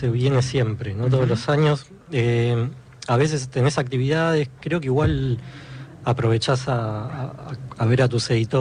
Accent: Bernal, Buenos Aires Province, Argentina; yo soy de Quilmes, de Bernal.

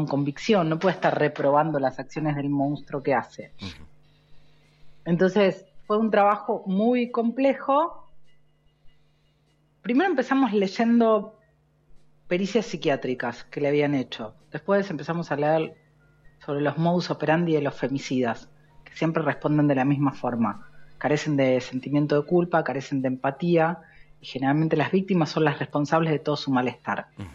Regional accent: Buenos Aires, Argentina; Yo soy porteña, entonces tenía que entender la configuración, claro, de La Plata.

